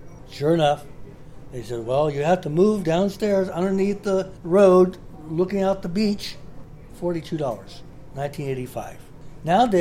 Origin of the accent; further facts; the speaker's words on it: Sacramento, California, United States; Like I said, I'm a storyteller from Sacramento.